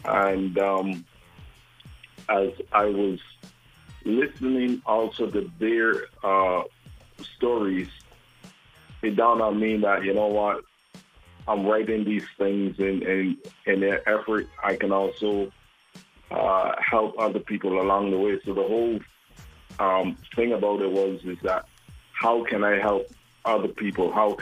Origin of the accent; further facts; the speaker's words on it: Sicily, Italy; now in New York, United States; Originally, I was from Sunbury, Sicily. Then the house burned when I was around 3 or 4, and we moved to Six Rose. And from Six Rose, migrated to New York, to America.